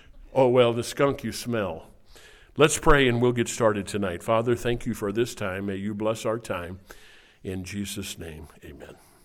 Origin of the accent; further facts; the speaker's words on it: Illinois, United States; Do you know I'm from Illinois? Detasseling corn down in the river bottoms in the Illinois-Mississippi River Valley down where I'm from.